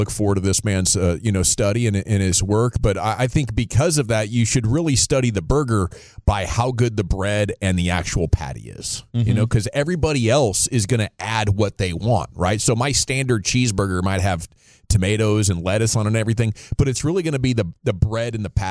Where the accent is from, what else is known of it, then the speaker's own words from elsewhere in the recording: Portland, Oregon, United States; my Sonics hate runs deep growing up in the Portland area, being a Trailblazers fan.